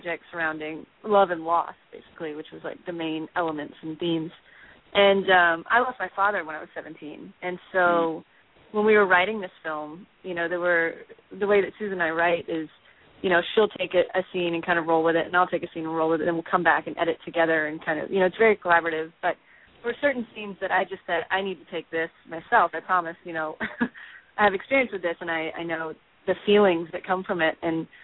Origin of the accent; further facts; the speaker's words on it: Atlanta, Georgia, United States; You know, I grew up in Atlanta, and Hollywood just seemed like this, you know, false reality to me.